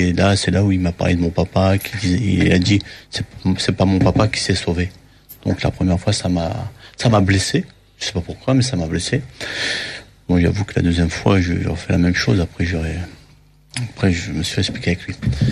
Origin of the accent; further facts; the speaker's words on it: Dreux, Centre-Val de Loire, France; born there; moi, je suis né à Dreux, hein. Je suis né en 1969.